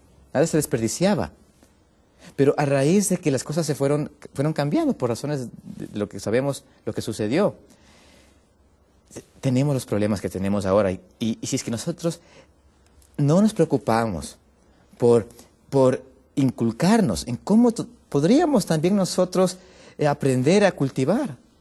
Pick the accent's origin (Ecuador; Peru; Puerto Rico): Ecuador; Por ejemplo, en mi país, allá en Ecuador, era un país que se abastecía de sus propios recursos alimenticios, de un país netamente agrícola.